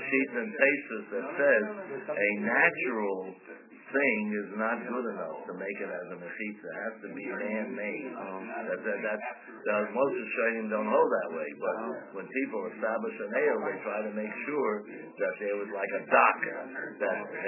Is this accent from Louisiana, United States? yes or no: no; San Francisco, California, United States; I grew up in San Francisco